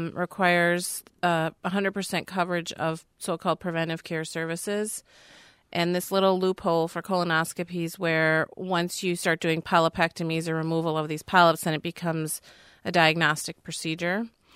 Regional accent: Manitowoc, Wisconsin, United States; So I grew up in Manitowoc, so shout out to Two Rivers.

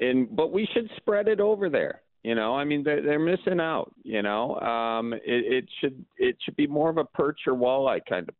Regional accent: Wisconsin, United States; I didn't know this growing up in Wisconsin, but it's a very Wisconsin thing, and it's not as prevalent outside of Wisconsin.

